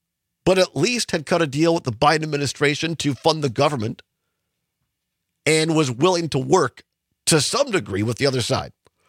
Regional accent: Richland Center, Wisconsin, United States; I grew up in Richland Center, a little town of 5,000 people in southwest Wisconsin. I grew up in the Methodist Church.

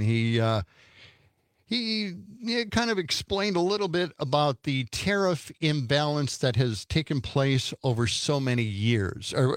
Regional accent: Milwaukee, Wisconsin, United States; I'm from Milwaukee originally

